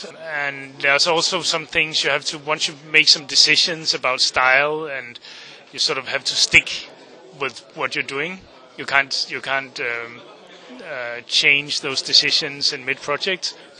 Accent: Denmark; When I grew up in Denmark, we had a lot of translated French comics

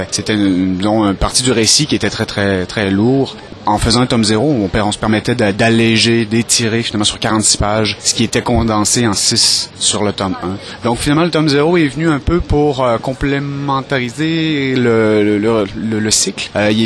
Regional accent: Canada; à la base, je suis Canadien, j'habite au Canada

